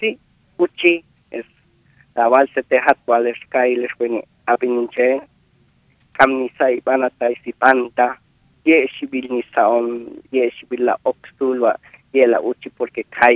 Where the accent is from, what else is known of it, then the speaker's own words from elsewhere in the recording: Guatemala; moved away; Yo llegué en el 2004 en este país. Y la naturaleza mía, maya